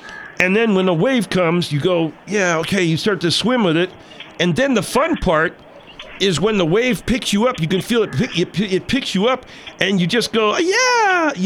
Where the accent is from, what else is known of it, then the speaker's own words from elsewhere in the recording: California, United States; I come from California, too.